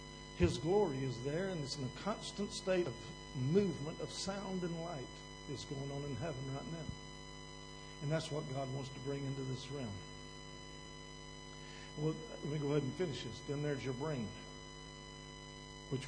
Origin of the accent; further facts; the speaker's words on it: Kentucky, United States; I'm from Kentucky, so I'm not good with numbers. There's three kinds of fellers in Kentucky